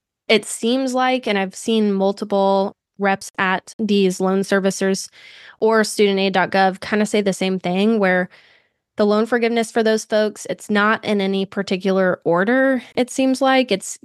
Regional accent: Atlanta, Georgia, United States; a conference called FinCon for financial content creators in Atlanta, my hometown.

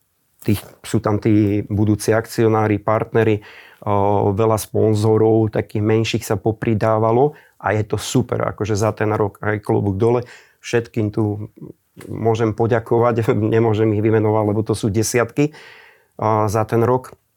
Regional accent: Kamenec pod Vtáčnikom, Trenčín Region, Slovakia; Ja sám som, pochádzam z Kamenca, pod Stačníkom, čo je známe.

